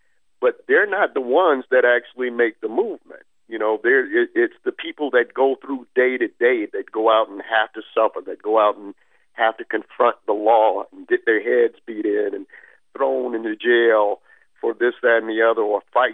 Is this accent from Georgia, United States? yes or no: yes; Athens, Georgia, United States; The blues is something I grew up with. I'm from Georgia, Athens, Georgia.